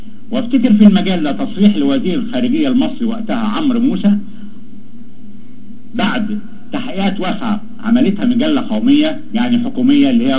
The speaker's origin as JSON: {"language": "Arabic", "country": "Egypt", "said": "إحنا عندنا في مصر"}